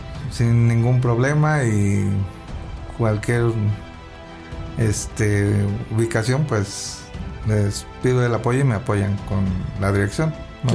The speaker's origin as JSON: {"language": "Spanish", "town": "Cuernavaca", "region": "Morelos", "country": "Mexico", "tie": "born or raised there", "said": "Aquí en Cuernavaca, Morelos."}